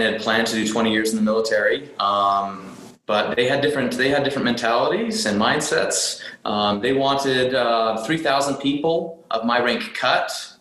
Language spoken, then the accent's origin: English; Utah, United States; I'm born and raised in Utah, and it's where I love to be. I love the four distinct seasons that Utah offers. All my family's here.